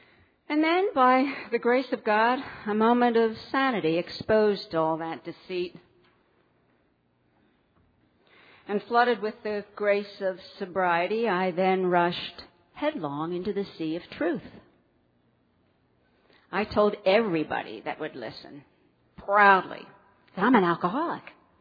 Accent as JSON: {"language": "English", "town": "Philadelphia", "region": "Pennsylvania", "country": "United States", "tie": "born or raised there", "said": "Where I came from, there were at least 150 people on my city block. I came from Philadelphia."}